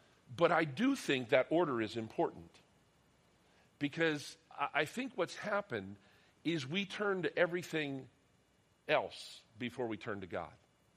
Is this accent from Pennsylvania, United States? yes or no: yes; Pennsylvania, United States; Why is it when I was growing up, my dad was a pastor, I grew up in Western Pennsylvania